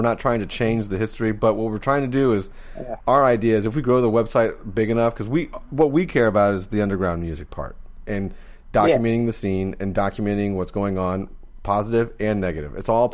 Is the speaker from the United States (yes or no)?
yes; Florida, United States; But also, I'm from Florida. I mean, we're like a free speech kind of thing.